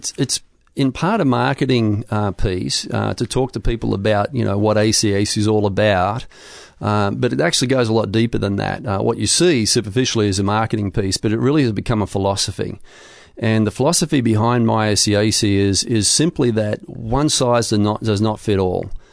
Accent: Australia; moved away as an adult; now in Charlottesville, United States; originally from Australia, and spent the first 35 years there.

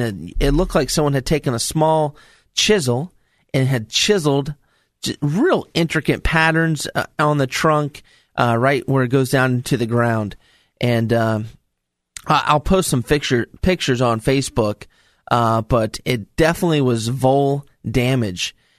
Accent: Stanton, United States; I'm from Stanton, and this place is beautiful.

